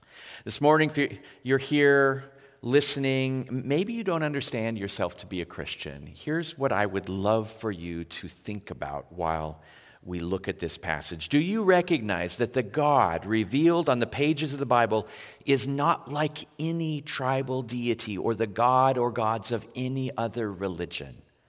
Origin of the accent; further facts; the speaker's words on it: Vale, Oregon, United States; also born or lived in Myrtle Point; I grew up in Oregon in very small rural towns. Half of my childhood was in eastern Oregon, a town called Vail. It was a cowboy town of about 1,700 people.